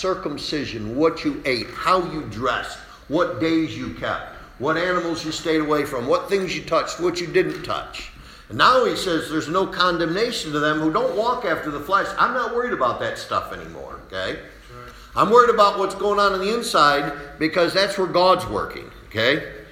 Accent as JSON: {"language": "English", "town": "Salamanca", "region": "New York", "country": "United States", "tie": "born there", "said": "Because I was born in Salamanca, New York, April 2nd, 1954."}